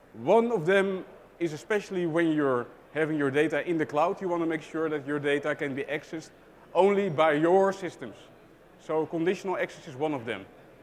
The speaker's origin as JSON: {"language": "English", "country": "Netherlands", "second_language": "English", "said": "I'm from the Netherlands, so you may hear from my accent that I'm not from here."}